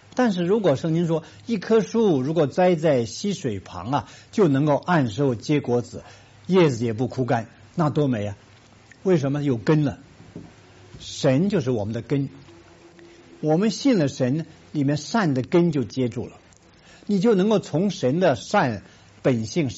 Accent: China; 我们中国人，哇，从小就受道德压力。我是过来人呢，我今年70多岁了

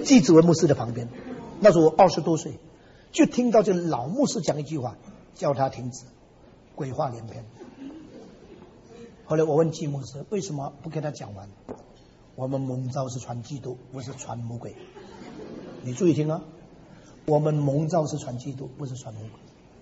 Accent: Xiamen, Fujian, China; moved away; 前两年我回到厦门去，不是前年，去年，因为我五十年离开我的家乡没有回去过，所以故意到了1999年，我离开厦门五十年那一年

